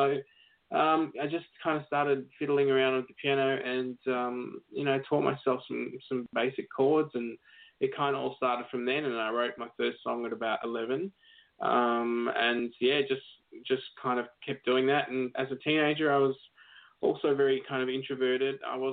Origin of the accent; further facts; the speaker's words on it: Melbourne, Victoria, Australia; I grew up in Melbourne, where I am now.